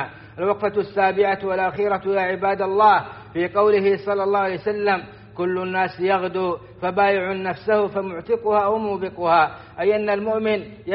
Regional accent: Saudi Arabia; بلادنا السعودية

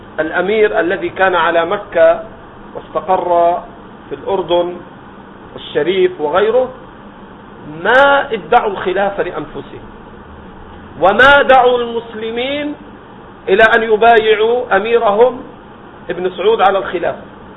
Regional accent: Egypt; وقتلوا هناك عندنا في مصر وغدر بهم

